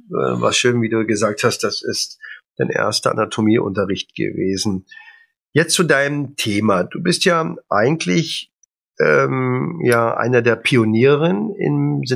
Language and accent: German; Berlin, Germany; weil ich hatte als Berliner Junge schon Schwierigkeiten mit Kühen und Schweinen